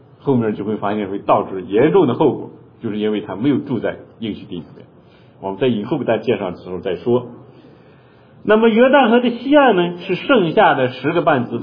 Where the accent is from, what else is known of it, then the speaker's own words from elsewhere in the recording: China; 对我们中国人就尤其简单